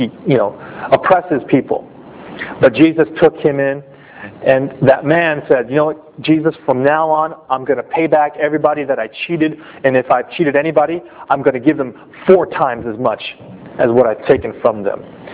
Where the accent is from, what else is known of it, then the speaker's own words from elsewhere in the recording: United States; now in Japan; the Japanese culture, in some ways, has better morals than where I grew up in America.